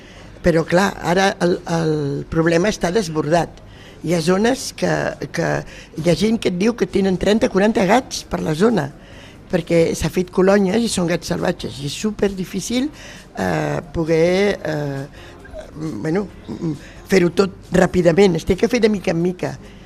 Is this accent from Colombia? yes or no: no; France; jo sóc francesa